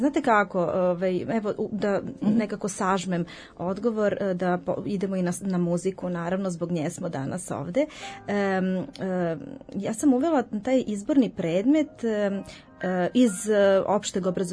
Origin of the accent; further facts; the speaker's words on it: Serbia; Kod nas u Srbiji je takođe kamerna muzika prisutna.